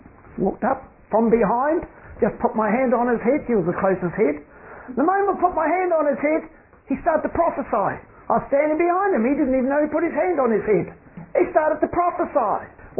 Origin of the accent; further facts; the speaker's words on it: New Zealand; Well, being a Kiwi, I can't afford it.